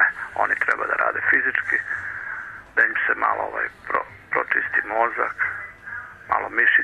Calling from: Belgrade, Serbia; Pa ja sam iz Beograda

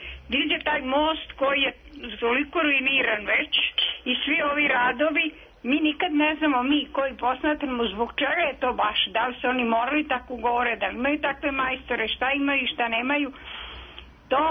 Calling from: Belgrade, Serbia; Da, ja sam iz Beograda.

